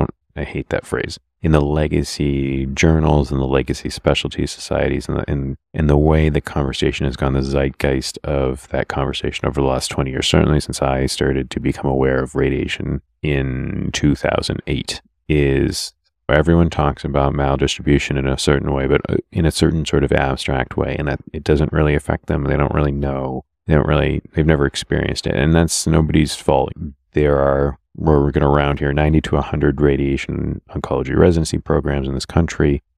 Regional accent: Keene, New Hampshire, United States; now in Rutland, United States; I grew up next door. I grew up in Keene. So Keene is about an hour and 20 minutes from here

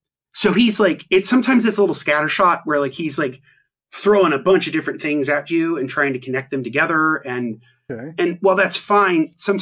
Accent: Indiana, United States; So obviously you have something like New Harmony, which was in my home state of Indiana

